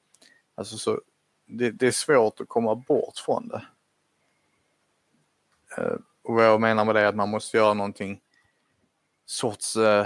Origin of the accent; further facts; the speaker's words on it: Lomma, Skåne, Sweden; jag växte upp i Lomma och folk hade pool i Lomma liksom.